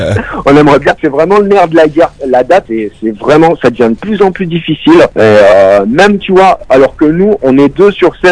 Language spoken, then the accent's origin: French; Fontaine, Auvergne-Rhône-Alpes, France; On vient de la banlieue de Grenoble, en fait, d'une ville à côté qui s'appelle Fontaine.